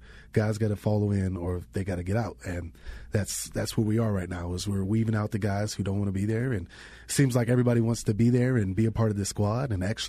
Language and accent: English; Georgia, United States; back home, I'm from Georgia. I usually know the back roads, but I don't really know the back roads out here.